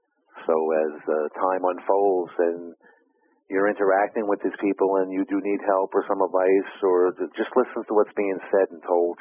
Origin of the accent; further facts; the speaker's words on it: Brooklyn, New York, United States; born there; Well, I was born in Brooklyn, so.